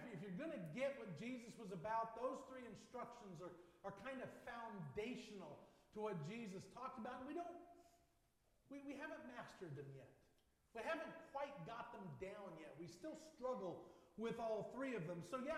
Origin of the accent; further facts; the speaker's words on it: United States; And I'm American.